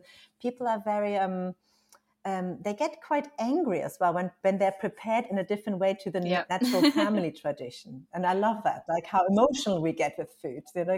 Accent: Germany; I'm from Germany, and in West Germany, that was in the 80s, the land of plenty.

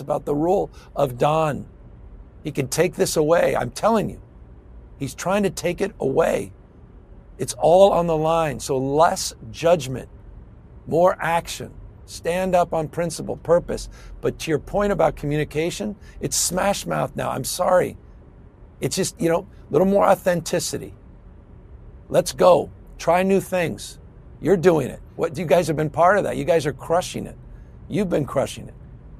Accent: California, United States; including to my home state, to go to Ronald Reagan's old mansion where we all met here in the state of California

